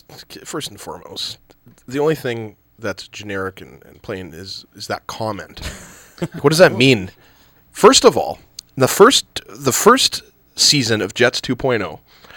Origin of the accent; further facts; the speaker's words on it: Winnipeg, Manitoba, Canada; even if I wasn't from Winnipeg, which is kind of difficult because I am